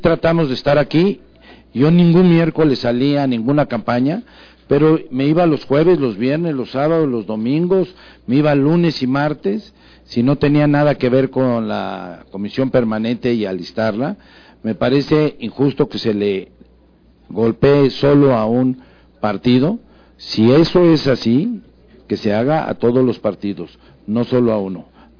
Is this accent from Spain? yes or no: no; Mexico; A mí me da gusto, como mexicano